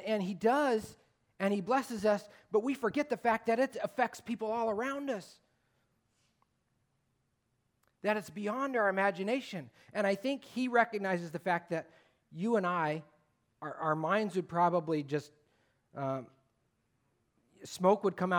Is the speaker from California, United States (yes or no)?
yes; Sacramento, California, United States; I grew up in Sacramento. And Folsom Lake is a pretty big lake when there's no drought.